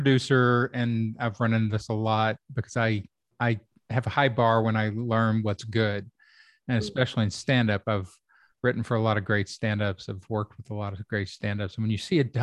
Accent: Louisville, Kentucky, United States; I came from Louisville, and Louisville never had, I don't think, the depth of interest of some of the bigger cities

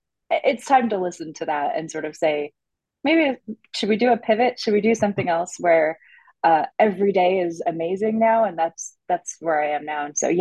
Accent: Canada; accent: Canadian; also born or lived in Australia; So I grew up in Canada. I've lived in Australia.

